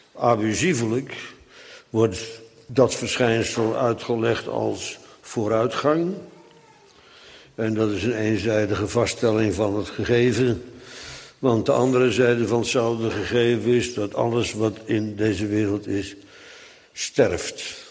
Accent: Netherlands; want wij zijn Nederlanders

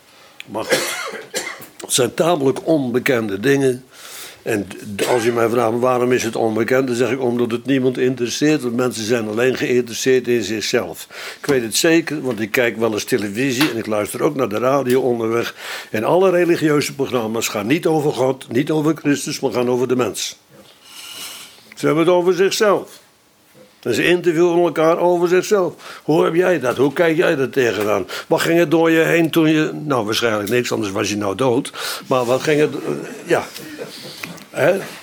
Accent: West Netherlands, Netherlands; Althans, waar ik vandaan kom, in het westen van Nederland.

